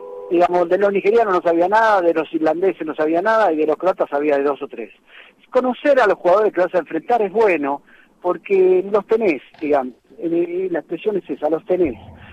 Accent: Argentina; Somos argentinos.

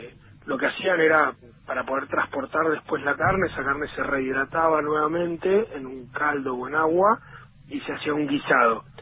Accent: Mendoza, Argentina; Yo soy, sí, soy de Mendoza. Estamos acá en Mendoza

